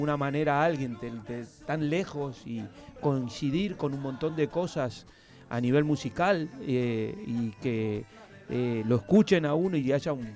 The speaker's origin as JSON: {"language": "Spanish", "country": "Uruguay", "said": "como todo uruguayo que nos gusta tomar mate."}